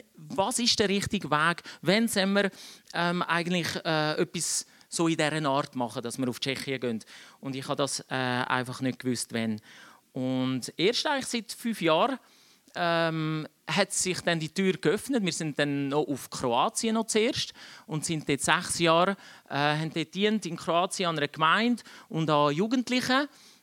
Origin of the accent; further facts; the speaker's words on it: Switzerland; born there; Und meine Eltern sind dann in die Schweiz. Und ich bin da in der Schweiz geboren.